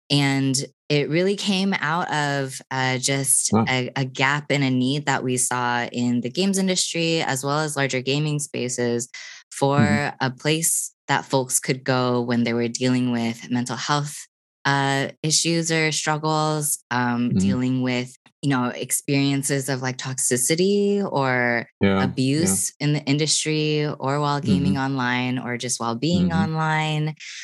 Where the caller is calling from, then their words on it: Austin, Texas, United States; I am here in Austin, Texas.